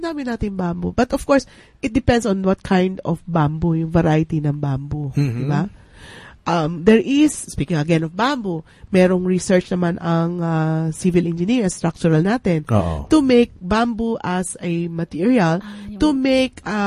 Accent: Mindanao, Philippines; I came from Mindanao.

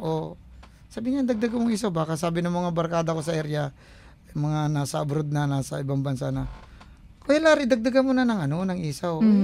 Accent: Bicol Region, Philippines; Usually kasi sa amin, I came from Bicol pala ako.

